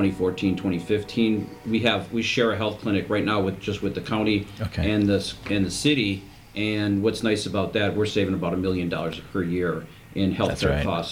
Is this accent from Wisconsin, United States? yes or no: yes; Waukesha, Wisconsin, United States; And I love Waukesha. It's my hometown, it's where I grew up, and I think it's a phenomenal place to live, and it's always getting better, and I wanna be part of that.